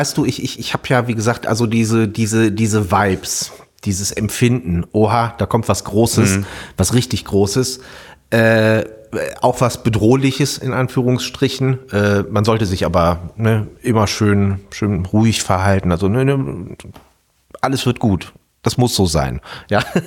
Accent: Meerbusch, North Rhine-Westphalia, Germany; wir kommen ja hier aus Meerbusch, sind ja direkt bei Düsseldorf.

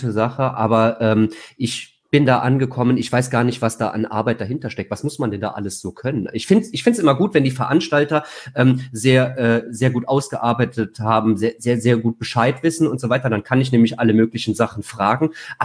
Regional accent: Trier, Rhineland-Palatinate, Germany; also ich komme ursprünglich aus Trier

